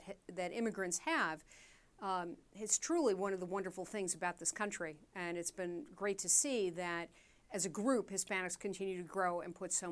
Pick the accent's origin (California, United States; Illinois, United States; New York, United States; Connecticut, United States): Illinois, United States; Chicago; the challenges facing home buyers here in Chicago, my hometown